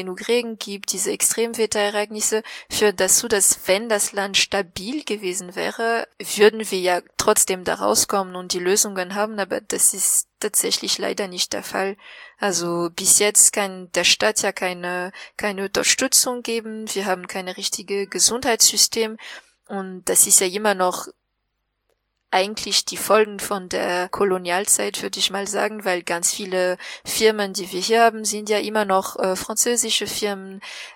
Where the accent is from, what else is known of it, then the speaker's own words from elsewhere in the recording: southeast, Madagascar; Ich komme, wie gesagt, aus dem Südosten und das ist die Nachbarregion von der Region Anjui, heißt es.